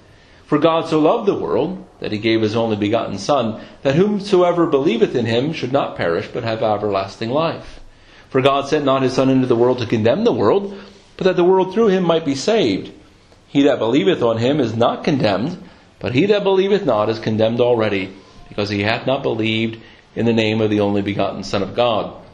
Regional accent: United States; So even though we come from the United States and we speak English, it's not the same English.

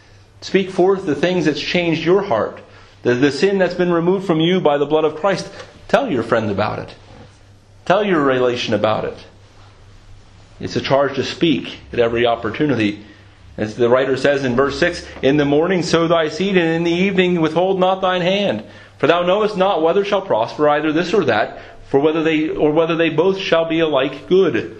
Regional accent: United States; now in United Kingdom; Especially being an American in Britain.

